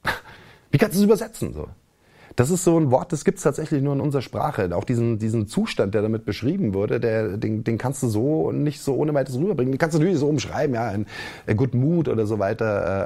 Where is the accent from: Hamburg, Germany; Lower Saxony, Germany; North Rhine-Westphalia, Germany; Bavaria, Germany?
Bavaria, Germany; now in Chemnitz, Germany; Da, wo ich herkomme, in Bayern, sagt man Rankerl dazu. Das Brotrankerl. Jetzt hier in Sachsen, und ich weiß noch nicht mal, ob es überall in Sachsen so ist, aber da, wo ich jetzt lebe, und ich bin da mit einer Sächsin verheiratet in Chemnitz